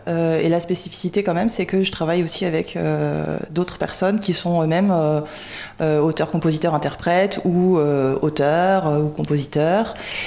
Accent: Paris, Île-de-France, France; je suis parisienne à l'origine, même si moi, en ce moment je suis un peu entre Paris et Nantes.

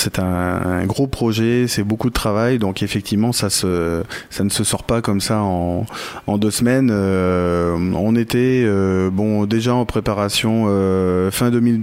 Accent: Écoyeux, Nouvelle-Aquitaine, France; je suis d'Écoyeux, donc un groupe voilà, plutôt local.

